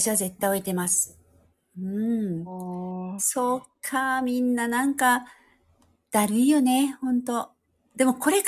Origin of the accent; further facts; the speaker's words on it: Hokkaido, Japan; born there; now in Shizuoka, Japan; そう、私は生まれは北海道。